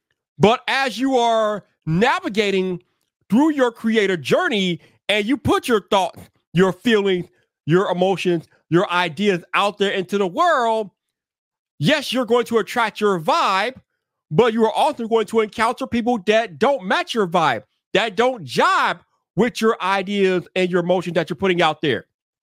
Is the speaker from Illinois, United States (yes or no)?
yes; Chicago, Illinois, United States; Y'all know me. I'm from Chicago. I follow this stuff closely.